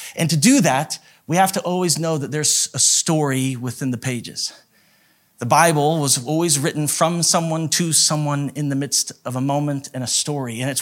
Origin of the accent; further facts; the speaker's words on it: Idaho Falls, Idaho, United States; growing up in Idaho Falls, it was like a caste system of popular, unpopular cliques.